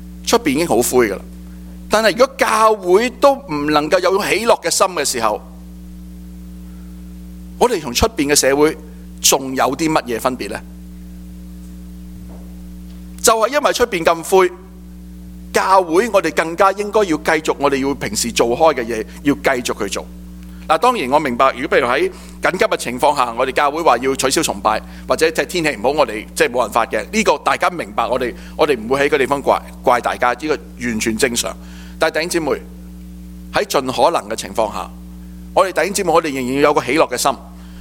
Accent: Hong Kong; 我们广东人、就是我香港来的

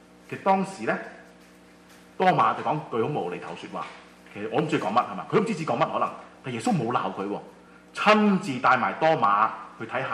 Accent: China; 在我們中國人眼中呢，即是都挺大逆不道，是吧？

